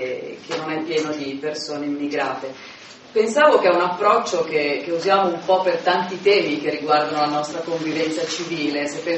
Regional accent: Milan, Lombardy, Italy; sono di Milano

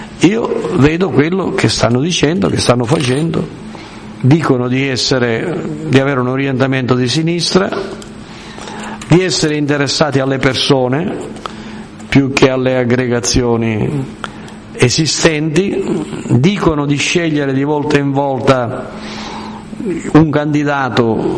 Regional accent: Sicily, Italy; In sostanza, io sono un siciliano, ci sono molti miti sull'Etna, no?

